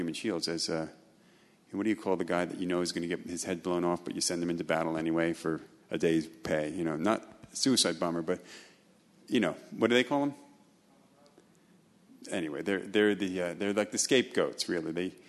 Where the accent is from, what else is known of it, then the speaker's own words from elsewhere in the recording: New York, United States; I came from New York and I say, oh, I don't believe New York.